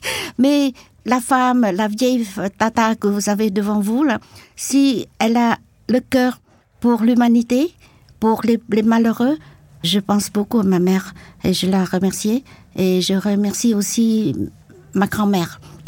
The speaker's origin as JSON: {"language": "French", "region": "Can Tho", "country": "Vietnam", "tie": "born or raised there", "lives_now": "France", "said": "j'étais à Saigon. Mais mon village natal était pas à Saigon, mais à Cần Thơ, dans le delta du Mekong."}